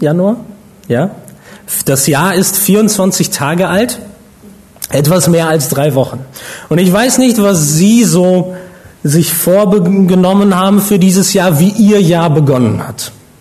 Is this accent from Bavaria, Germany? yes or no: no; Bonn, North Rhine-Westphalia, Germany; ich bin in Bonn aufgewachsen und Carina ist dann dazugekommen und wir leben in Bonn.